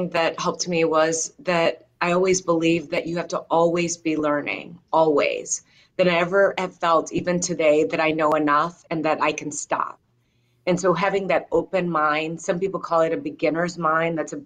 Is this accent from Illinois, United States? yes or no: yes; Chicago, Illinois, United States; I grew up in Chicago, and I was the youngest of six children. My mom was a single mom.